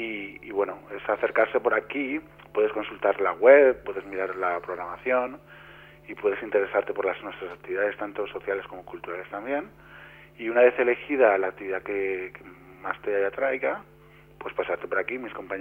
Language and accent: Spanish; La Nucía, Valencian Community, Spain; Yo personalmente, yo soy de la Nucía, mi familia